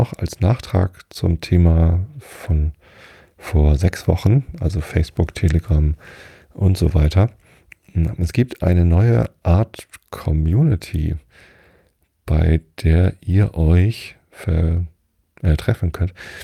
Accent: Wistedt, Lower Saxony, Germany; also born or lived in Hamburg; now in Karkensdorf, Germany; Ich habe 11 Jahre in der Stadt gelebt, in Hamburg. Und den Rest meines Lebens habe ich hier auf dem Dorf gelebt, aufgewachsen bin ich in Wistedt. Das ist nur 2 Dörfer weiter.

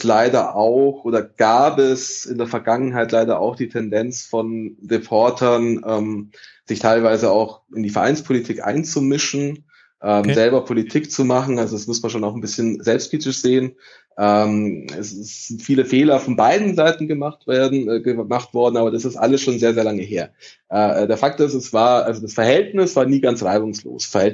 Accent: Italy; ich bin Italiener

